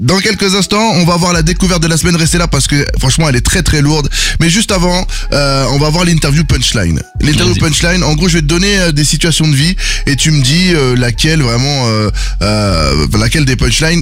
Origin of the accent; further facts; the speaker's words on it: Cameroon; Je suis Camerounais Congolais, moi, j'ai deux chances.